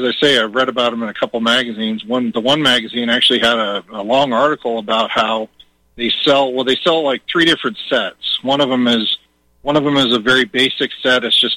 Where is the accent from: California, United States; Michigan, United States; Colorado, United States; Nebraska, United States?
California, United States; moved away; I mean, I'm actually from California. I've been here in Western Wyoming for about 4 years.